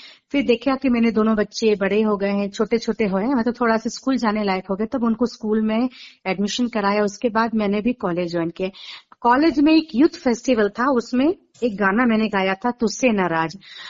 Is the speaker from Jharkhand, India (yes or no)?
yes; Ranchi, Jharkhand, India; also born or lived in Jabalpur, India; और मैं रांची झारखंड से बिलोंग करती हूँ। और मेरा मेरी पैदाइश मध्य प्रदेश जबलपुर में हुई।